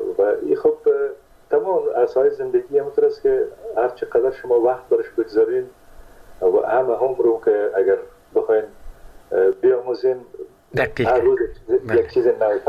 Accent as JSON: {"language": "Persian", "region": "Kunduz", "country": "Afghanistan", "tie": "born there", "said": "در قندس در اون زمانی که ما به دنیا آمدم پدرم در اسپینزر قندس مصروف ایفای وظیفه بوده و در اون زمان البته تا سنای 3 سالگی ما در قندس بودیم."}